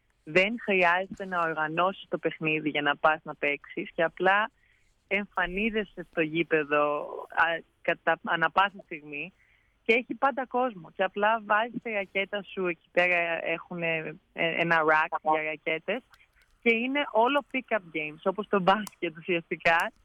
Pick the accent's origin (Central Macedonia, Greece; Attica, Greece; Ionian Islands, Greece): Attica, Greece; Athens; moved away as an adult; now in United States; Από την Αθήνα, από Βόρεια, μεγάλωσα στην Αθήνα, πήγα σχολείο κανονικά, πέρασα και πανελλήνιες